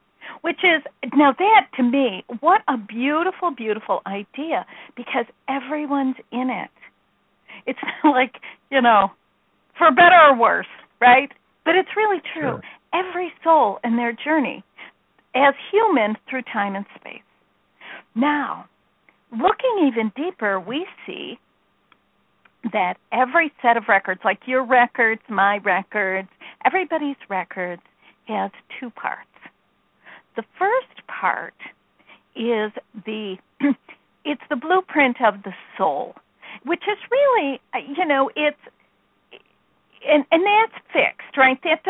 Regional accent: Midwest, United States; I'm from the Midwest. What do I know from Sanskrit? Nothing.

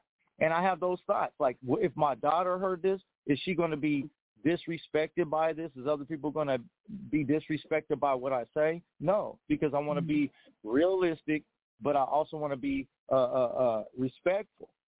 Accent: Portland, Oregon, United States; I've been born and raised here. So born and raised in Portland on 9th until I was, 13, and then we moved to the Piedmont, and I was there until I was, 20, and now I live out here

